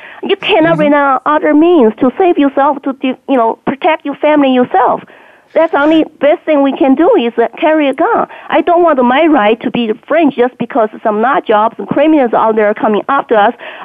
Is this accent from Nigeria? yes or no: no; China; now in United States; I think this country has already reminded me the police state I grew up in China